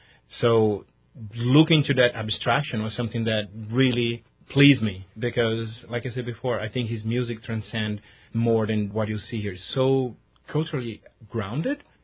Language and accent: English; Brazil; English is a second language; Well, music was a great part of my growing up in Brazil.